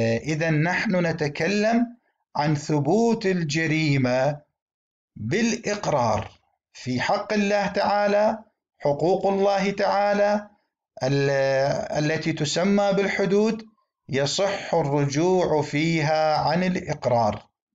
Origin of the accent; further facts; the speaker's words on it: Iraq; accent: Iraqi; يعني كما نقول في لهجتنا العراقية، صارت من صدق